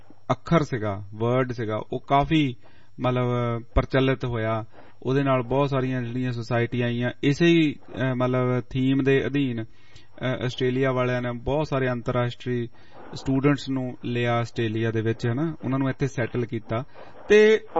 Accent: Punjab, India; ਪੰਜਾਬ ਦੀ example ਲੈ ਲਈਏ ਕਿ ਅਸੀਂ ਉੱਥੋਂ ਦੇ ਜੰਮੇ ਪਲੇ ਆ

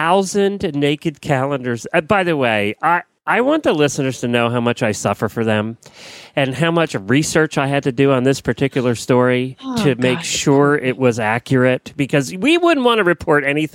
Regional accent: Ocala, Florida, United States; from Ocala, Florida.

